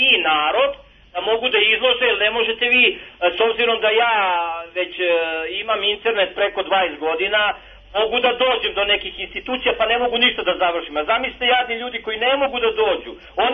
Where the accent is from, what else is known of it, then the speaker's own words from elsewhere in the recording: Belgrade, Serbia; rođen i odrastao u Beogradu. Pre tri godine sam došao u jedan zaseok bliže Velikoj Krsni